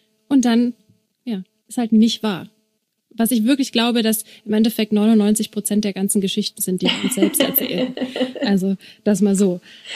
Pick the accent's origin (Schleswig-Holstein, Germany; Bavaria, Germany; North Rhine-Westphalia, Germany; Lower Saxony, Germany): Bavaria, Germany; Regensburg; du lebst in Regensburg, ich komme aus Regensburg